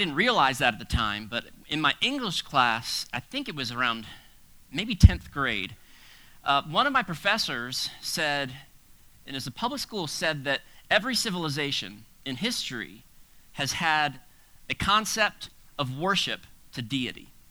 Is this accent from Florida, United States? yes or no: yes; Florida, United States; now in South Carolina, United States; And I grew up in South Florida in public school.